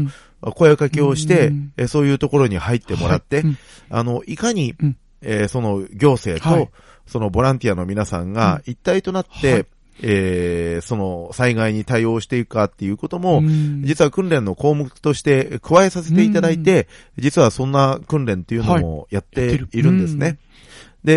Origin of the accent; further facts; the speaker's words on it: Kurashiki, Okayama, Japan; 地元に帰っていろいろと聞いたんですけれども、はい、実際に、倉敷市において